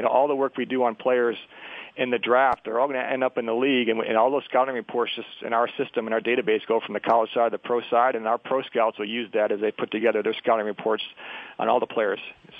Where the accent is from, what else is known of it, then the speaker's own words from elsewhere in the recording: Buffalo, New York, United States; that's the way I am with my hometown. I love it there. I'm still a Bills fan as long as it doesn't affect us.